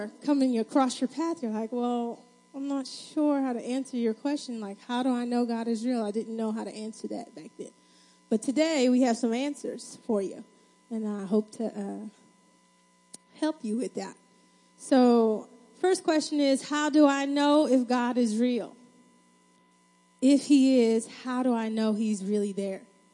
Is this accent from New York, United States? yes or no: yes; New York, United States; Don't make fun of the way I say it, please. I'm from New York. It comes out.